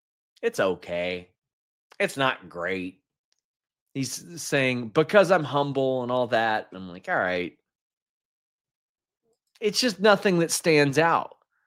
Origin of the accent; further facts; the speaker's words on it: Lexington, Kentucky, United States; I didn't realize, like, our area, I'm from Lexington, but claim Cincinnati as well.